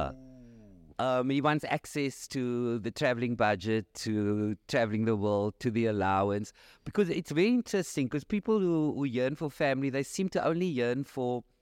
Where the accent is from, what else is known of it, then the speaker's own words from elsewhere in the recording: Cape Town, Western Cape, South Africa; And I said, no, I'm from Cape Town.